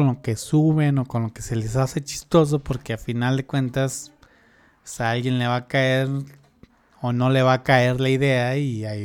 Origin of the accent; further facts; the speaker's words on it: Tijuana, Baja California, Mexico; otros que nada más somos de Tijuana